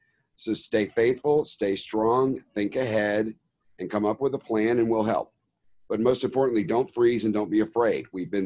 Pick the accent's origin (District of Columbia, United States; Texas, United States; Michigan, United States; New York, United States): Texas, United States; Clear Lake; I grew up in Clear Lake, and my father worked in the chemical plants in Deer Park, right there on the ship channel.